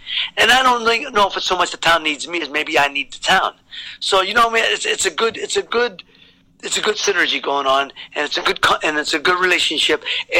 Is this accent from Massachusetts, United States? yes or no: no; Youngstown, Ohio, United States; As a child, growing up in Youngstown was a Pollyanna life. Growing up in Youngstown, you know, the steel mills are booming.